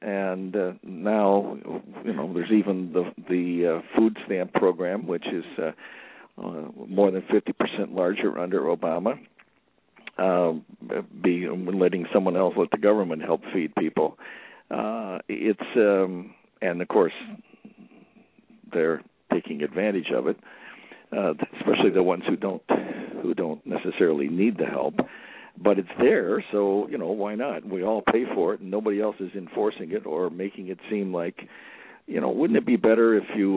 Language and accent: English; Cleveland, Ohio, United States; I grew up in Cleveland, Ohio, and when I grew up, everybody in the neighborhood who was an adult was a parent, and they were my parents.